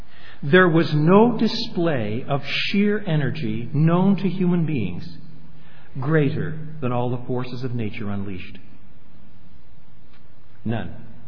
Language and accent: English; Quebec, Canada; I was brought up in the St. Lawrence Valley, a little farther downstream, just east of Montreal.